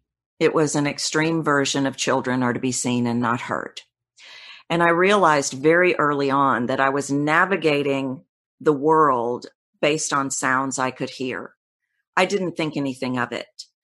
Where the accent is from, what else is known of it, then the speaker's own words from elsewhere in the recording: Texas, United States; accent: Texan; And I'm from Texas and I sound Texan.